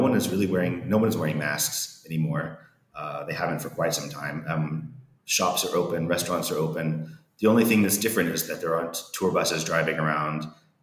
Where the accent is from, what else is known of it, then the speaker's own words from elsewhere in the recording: Texas, United States; Growing up in Texas, we all started studying Spanish when we were in kindergarten.